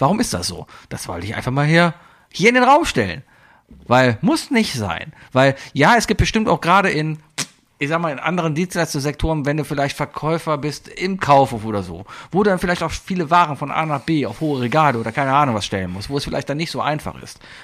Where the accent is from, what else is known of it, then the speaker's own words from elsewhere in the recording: Cologne, North Rhine-Westphalia, Germany; bin ich dann schön, als Kölner